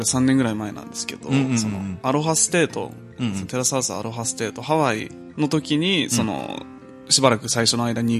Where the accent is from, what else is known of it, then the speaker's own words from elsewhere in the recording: Hachioji, Tokyo, Japan; そうです、東京都八王子市出身です。